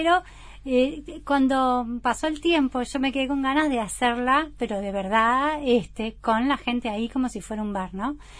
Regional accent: Buenos Aires, Argentina; yo me crié en Buenos Aires y aprendí a bailar en Buenos Aires

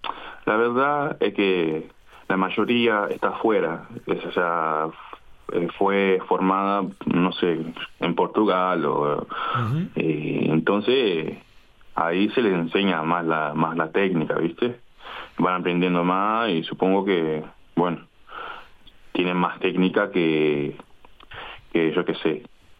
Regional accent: Santo Antão, Cape Verde; Spanish is a second language; Soy de la isla de Santo Antón. Santo Antonio.

